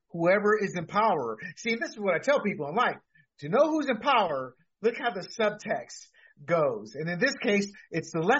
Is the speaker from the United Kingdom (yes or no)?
no; Panama; and then there's a kid growing up in Panama. I had dabbled in weed because you grow up with it.